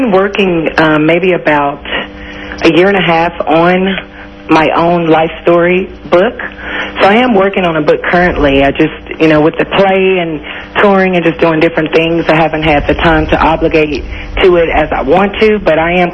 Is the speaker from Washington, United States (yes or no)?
no; Richardson, Texas, United States; I'm from Dallas. I'm actually from Richardson, Texas, which is right outside of Dallas.